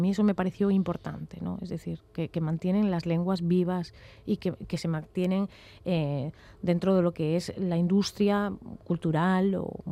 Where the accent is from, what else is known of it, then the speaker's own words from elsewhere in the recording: Cedeira, Galicia, Spain; a mi tierra, sí